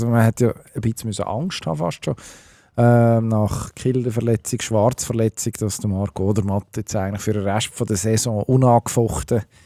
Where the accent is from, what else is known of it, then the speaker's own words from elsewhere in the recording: Switzerland; als Schweizer Skifan